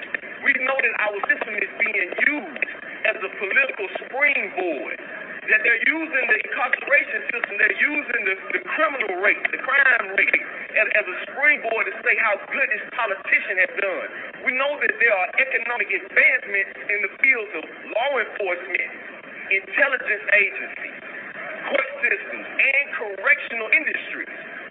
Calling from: Georgia, United States; I'm still live from Fulton County Jail, what we call Wright Street.

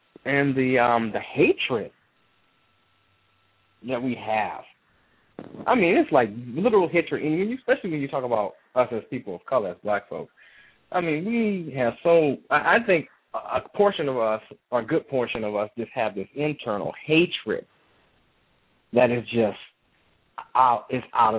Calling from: Houston, Texas, United States; calling out of Houston.

